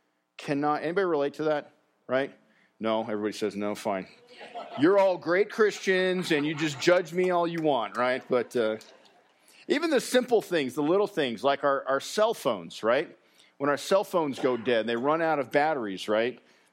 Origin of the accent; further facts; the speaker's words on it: Colorado, United States; I was born and raised in Colorado, and I've seen the roads here change dramatically over the last 40-some-odd years.